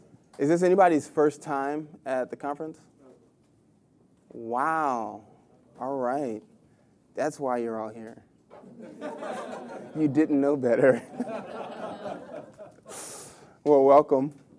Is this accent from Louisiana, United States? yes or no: yes; New Orleans, Louisiana, United States; moved away as an adult; also born or lived in Georgia; I'm from New Orleans originally, spent some time in Georgia at school. Upon graduation, moved to Arizona